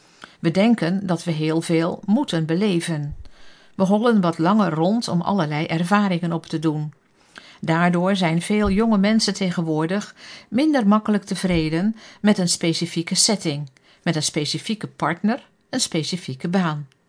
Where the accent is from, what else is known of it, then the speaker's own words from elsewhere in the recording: South Africa; now in Netherlands; Ik groeide op in Zuid-Afrika. Mijn ouders werkten in de zending onder de Zulus.